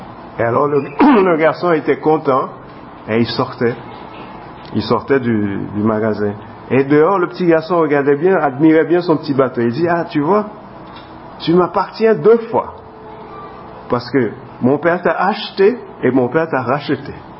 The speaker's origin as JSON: {"language": "French", "country": "Haiti", "lives_now": "Belgium", "said": "Moi, je me rappelle quand j'ai quitté Haïti, j'avais quitté toute ma famille, j'avais quitté tout derrière moi. Et puis j'arrive en Belgique."}